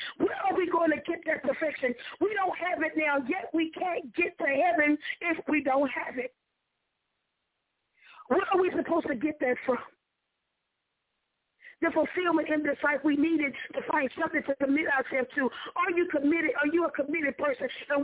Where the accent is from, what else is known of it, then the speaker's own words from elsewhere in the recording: Houston, Texas, United States; born there; I was born here in Houston, Texas.